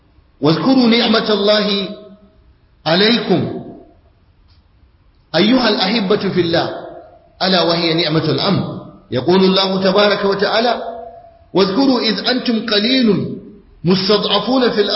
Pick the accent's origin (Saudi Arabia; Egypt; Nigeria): Nigeria; أحداث مؤسفة تقع في بلادنا نيجيريا المباركة